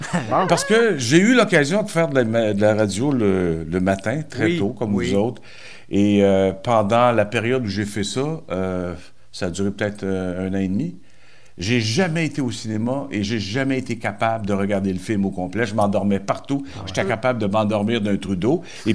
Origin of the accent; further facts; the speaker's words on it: Asbestos, Quebec, Canada; Bon, ben moi, là, c'est là que j'ai grossi. Moi, je viens d'Asbestos.